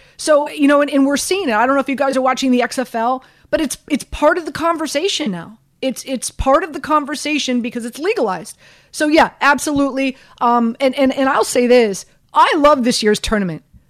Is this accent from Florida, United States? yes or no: yes; Miami, Florida, United States; I'm from Miami.